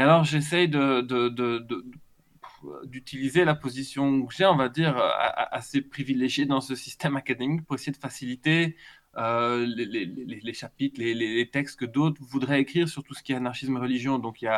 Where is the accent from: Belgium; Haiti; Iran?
Belgium; also born or lived in Greece / France; now in England, United Kingdom; moi, je suis franco-grec, mais j'ai grandi en Belgique, je vis en Angleterre depuis 20 ans. Ça fait que mon français peut sonner correct parfois, mais parfois vraiment pas tout à fait.